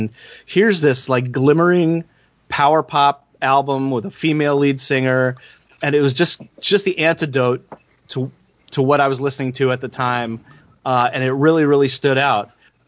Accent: Washington, District of Columbia, United States; they signed this band from my hometown, Washington, D.C.

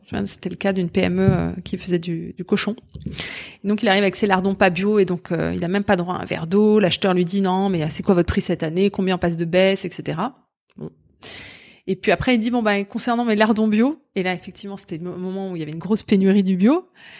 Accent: Corsica, France; vais avoir 40 ans cette année. J'ai grandi en Corse, j'ai rallié le continent, comme on dit, pour faire des études de commerce et de sciences politiques.

